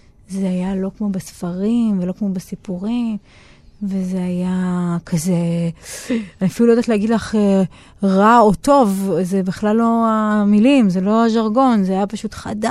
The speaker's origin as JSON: {"language": "Hebrew", "region": "Central District", "country": "Israel", "said": "היא לא בדיוק אני, כי אני מהמרכז."}